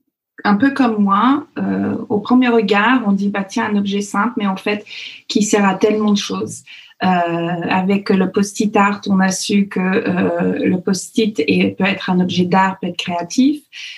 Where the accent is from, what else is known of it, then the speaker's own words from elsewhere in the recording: Alberta, Canada; ma région, là où j'ai grandi, qui s'appelle l'Alberta, ce qui est un peu le Texas du Canada, mais en 15 000 fois plus froid, c'est une région qui fait 2 fois la taille de la France.